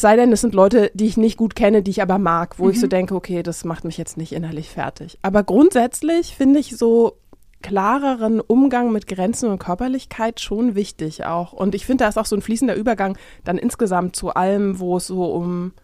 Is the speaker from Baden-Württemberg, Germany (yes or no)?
no; Berlin, Germany; ich bin ja in Berlin-Zehlendorf zur Schule gegangen und habe da Abi gemacht